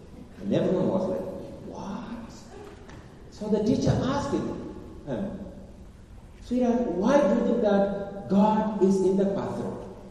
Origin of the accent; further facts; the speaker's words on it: Kenya; if I went back home, my own village where I grew up in Kenya, they know me.